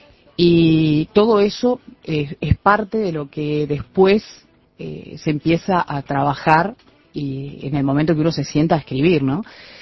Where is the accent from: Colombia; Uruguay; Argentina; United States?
Uruguay; soy uruguaya